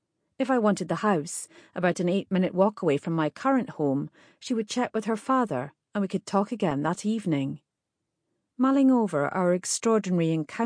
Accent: Scotland, United Kingdom; She seemed delighted to learn I was from Scotland

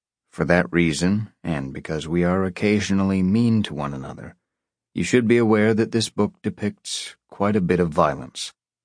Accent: Slick, Oklahoma, United States; He was buried in Wichita Falls, Texas, about 180 miles from my hometown of Slick, Oklahoma.

